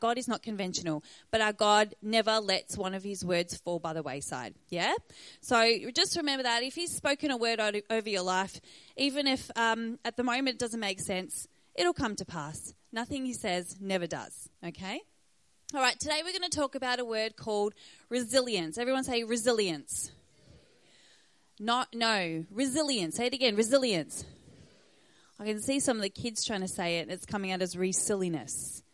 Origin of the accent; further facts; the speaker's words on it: Cranbourne, Victoria, Australia; I come from Cranbourne